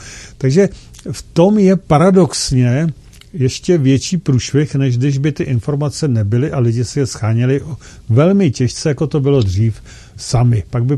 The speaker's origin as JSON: {"language": "Czech", "town": "Plzeň", "region": "Plzeň Region", "country": "Czechia", "said": "akorát až na to tady u nás v Plzni."}